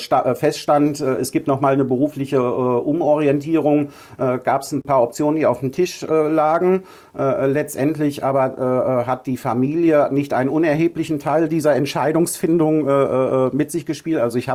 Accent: North Rhine-Westphalia, Germany; now in Nordfriesland, Germany; Nein, ich bin gerade dabei, mich hier einzusozialisieren und bin ein Kind des Ruhrgebiets

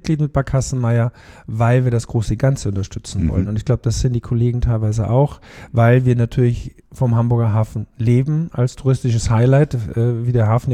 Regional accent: Austria; als Österreicher darf ich das sagen.

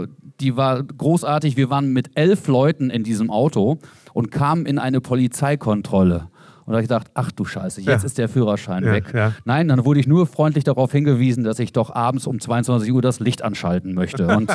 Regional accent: Wettringen, North Rhine-Westphalia, Germany; now in Norderney, Germany; Genau, ich komme aus einem Dorf, 8000 Einwohner, Wettringen heißt der Ort und da bin ich wirklich geboren. Ich bin sogar in Wettringen geboren, bin da aufgewachsen

